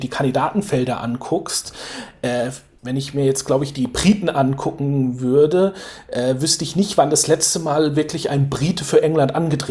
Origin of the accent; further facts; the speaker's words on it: Bavaria, Germany; born there; Also ich komme ja gebürtig aus einer Weinbauregion. Ich bin in Franken geboren